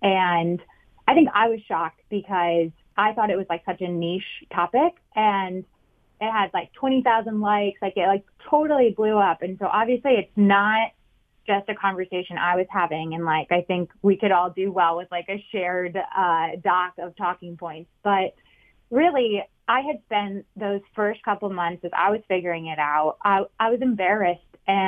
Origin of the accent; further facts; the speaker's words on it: Michigan, United States; now in New York, United States; I'm 25 years old. I grew up in Michigan. I went to University of Michigan, big state school.